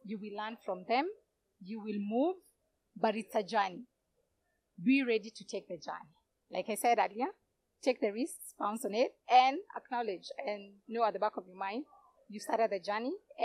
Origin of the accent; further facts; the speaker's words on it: Kenya; And then this, I would say, is of my experience as Kenyan.